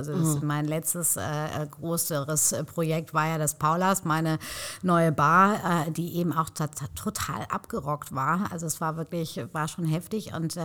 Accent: Hövelhof, North Rhine-Westphalia, Germany; also born or lived in Hamburg; Aber groß geworden bin ich ja richtig zwischen Paderborn und Bielefeld in Hövelhof.

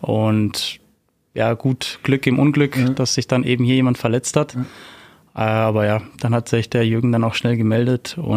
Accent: Ravensburg, Baden-Württemberg, Germany; Ich komme ja selbst aus Ravensburg

